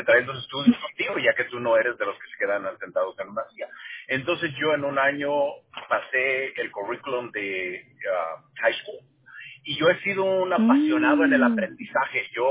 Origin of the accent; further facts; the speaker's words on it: Mexico; Spanish is a second language; now in United States; Yo me crié en un rancho en México, nunca fui a la escuela, éramos 9 hermanos, la escuela estaba a 45 minutos caminando.